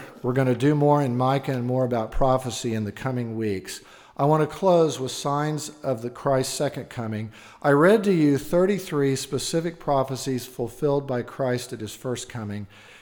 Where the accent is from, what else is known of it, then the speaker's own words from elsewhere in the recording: Oklahoma, United States; had one in Oklahoma, my home state, last week.